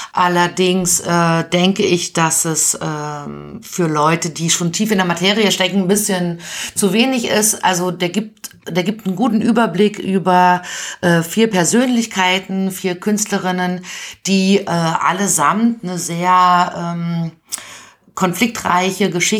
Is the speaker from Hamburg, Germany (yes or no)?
no; Berlin, Germany; Ah ja, ja, also ich komme aus Berlin, bin hier groß geworden und habe hier Architektur studiert. Dann habe ich ein paar Jahre als Städtebauerin in der Schweiz und in Holland gearbeitet.